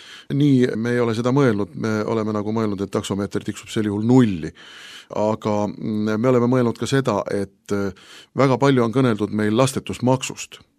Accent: Pärnu, Pärnu County, Estonia; ma olen Pärnust pärit, siis suvel Pärnus minu vanemate kodu oli selline, kuidas öelda, perekonnalaager sõna otseses mõttes.

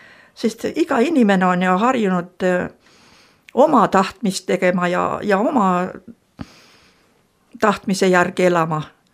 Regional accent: Siberia, Russia; Mina olen siis sündinud ja kasvanud Siberis, suur metsade keskel ja mitte kristlikus kodus. Aga vanaema oli mul usus ja palveinimene. Vanavanemad olid pärit Lääne-Virumalt, Neerutist. Need rändasid Siberisse maapärast.

